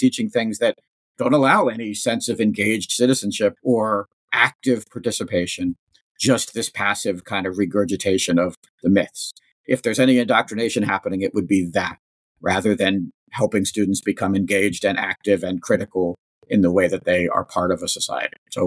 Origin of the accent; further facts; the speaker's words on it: Virginia, United States; And yeah, for me growing up in Virginia in the 1980s in public schools